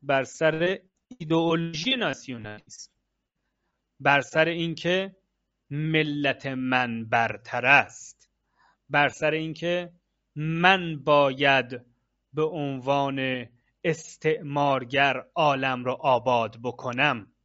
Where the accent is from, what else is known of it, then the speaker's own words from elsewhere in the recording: Iran; من ایرانیم، صرف ایرانیت که من در ایران دنیا اومدم میشه یک ارزش